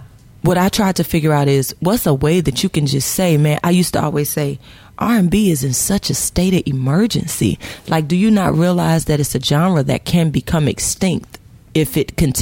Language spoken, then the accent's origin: English; Atlanta, Georgia, United States; I'm from Atlanta. I like all that.